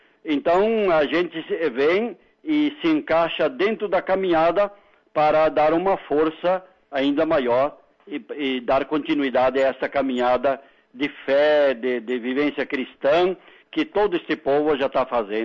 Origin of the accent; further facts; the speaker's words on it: Tapejara, Rio Grande do Sul, Brazil; Eu sou natural de Passo Fundo, depois se emancipou Tapejara, então sou tapejarense